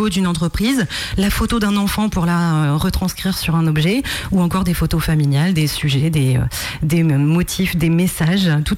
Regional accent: Hauts-de-France, France; moved away as an adult; now in Vendée, France; J'ai grandi pendant 20 ans dans le Nord

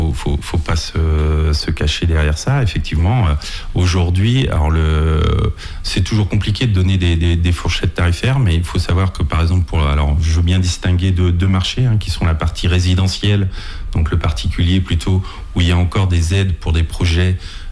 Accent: Challans, France; je suis natif de Chalands.

